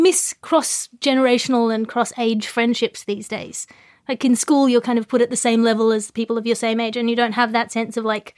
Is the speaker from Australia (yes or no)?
yes; Australia; In Australia.